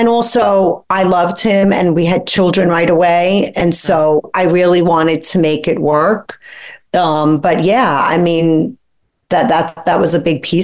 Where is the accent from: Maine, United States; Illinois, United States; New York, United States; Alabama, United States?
New York, United States; Brooklyn; And I grew up poor in Brooklyn with a single mom.